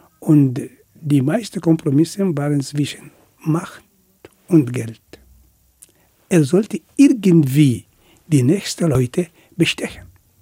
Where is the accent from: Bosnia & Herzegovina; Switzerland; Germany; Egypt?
Egypt; Ich bin Ägypter.